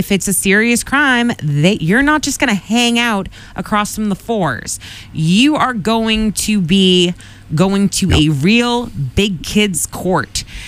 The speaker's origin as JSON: {"language": "English", "town": "Quincy", "country": "United States", "tie": "born or raised there", "said": "I grew up in Quincy, so this is why this kind of hits, literally hits close to home."}